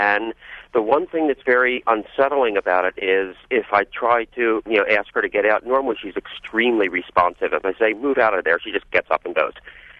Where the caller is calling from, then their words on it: Towson, Maryland, United States; Towson, Maryland, just north of Baltimore.